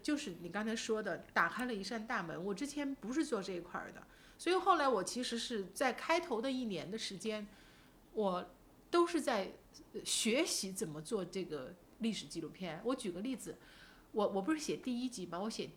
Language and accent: Chinese; Chongqing, China; 我们重庆人叫业务，知道吗？我们重庆人说。